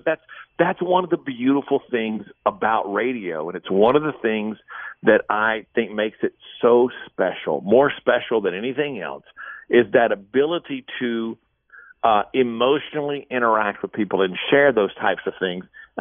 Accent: Louisiana, United States; now in Charlotte, United States; I mean, I'm obviously not from here originally. I grew up in Louisiana. TJ and I both met in Louisiana. We grew up in the same area in central Louisiana.

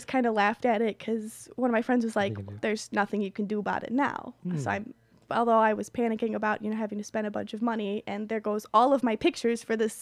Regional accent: Wisconsin, United States; And it's really exciting to say that we were, not just from Wisconsin, but, like, where it's warm.

